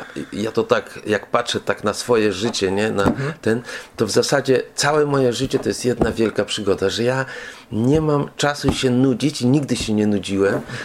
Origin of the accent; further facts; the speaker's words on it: Słupiec, Lower Silesian Voivodeship, Poland; Ja ze Słupca jestem. Ze Słupca od urodzenia